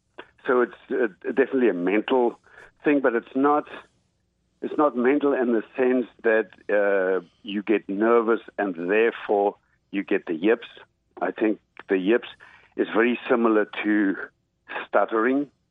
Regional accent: South Africa; born there; I was born in South Africa.

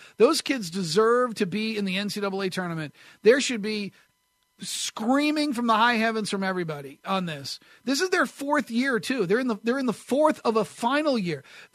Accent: New England, United States; Oh, I'm from New England, so I know where Merrimack is.

